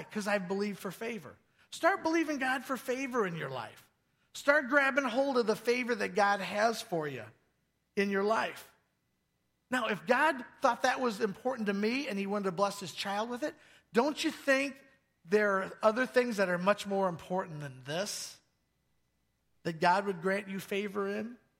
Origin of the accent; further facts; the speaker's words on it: Dixon, Illinois, United States; born there; I said, I was born in Dixon, Illinois, his hometown.